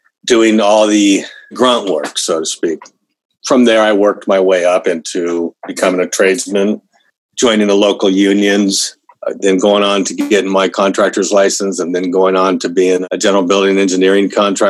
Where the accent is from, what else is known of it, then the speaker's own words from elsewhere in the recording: Southwest, United States; I'm not from California originally, but I've pretty much grown up my entire life here in the Southwest United States, which includes obviously California, Arizona, Colorado, Nevada.